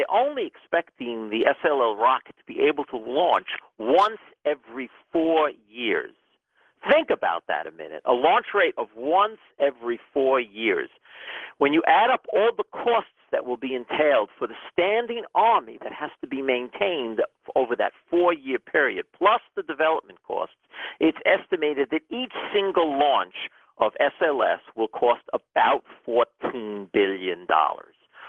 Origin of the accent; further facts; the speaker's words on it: New York City, New York, United States; In the 60s, I was a kid growing up in New York City, and the space program was unfolding